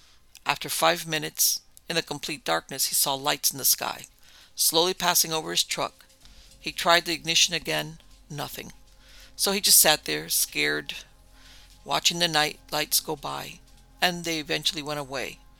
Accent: Newcastle, North East England, United Kingdom; I'm a Brit. One trip, I was hitching from Newcastle, my hometown, to the south of France.

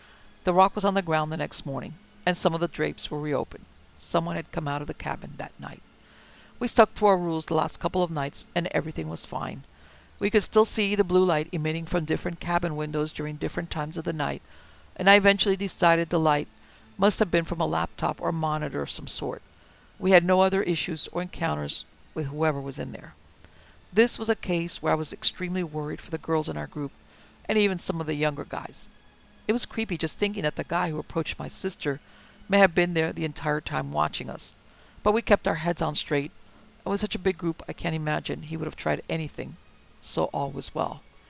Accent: the South, United States; Here's some background information about me. I was born and raised in the South.

